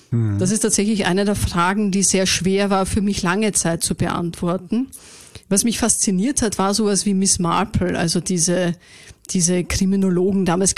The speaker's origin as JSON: {"language": "German", "region": "Vienna", "country": "Austria", "tie": "born or raised there", "said": "Ich bin ein echtes Wiener Madel, wie du so schön sagst. Groß geworden in Wien."}